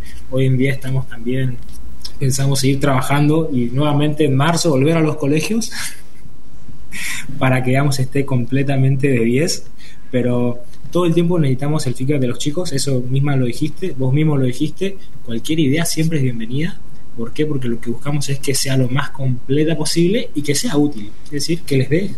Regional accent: Corrientes, Argentina; somos de Corrientes Capital, aviso, los 4.

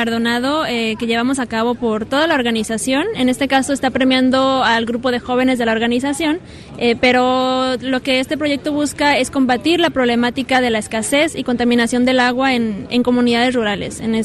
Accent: Oaxaca, Mexico; soy mexicana del estado de Oaxaca

